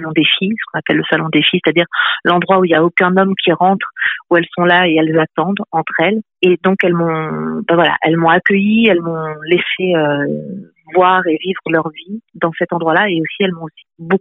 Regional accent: France; moved away as an adult; now in Belgium

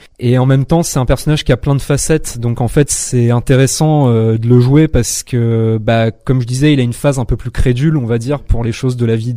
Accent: Le Trait, Normandy, France; moved away as an adult; moi je suis pas de la région, je viens de Normandie de base, dans un petit patelin qui s'appelle Le Trait, entre Le Havre et Rouen, et je suis descendu à 18 ans dans le sud

